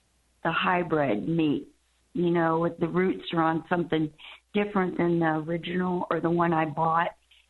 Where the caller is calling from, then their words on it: Fort Collins, Colorado, United States; I'm calling from Fort Collins, Colorado.